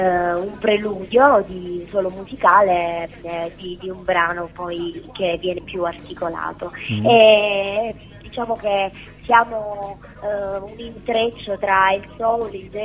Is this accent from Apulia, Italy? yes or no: yes; Apulia, Italy; now in Milan, Italy; Io sono pugliese, adesso vivo a Milano, ma ci vivo da poco